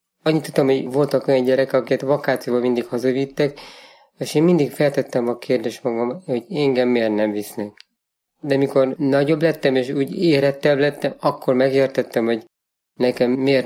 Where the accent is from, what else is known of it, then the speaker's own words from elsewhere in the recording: Székelykeresztúr, Harghita, Romania; bekerültem a kórházba, és a kórházból bekerültem a áruházban, Székely keresztúron. Egy hatalmas nagy áruház, ahol körülbelül 1000-en voltunk, kellett felnőjek.